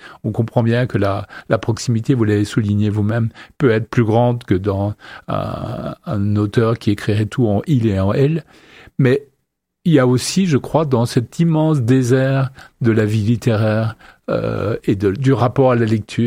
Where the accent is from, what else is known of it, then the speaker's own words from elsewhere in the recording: Belgium; Je veux dire, comme citoyen, je suis belge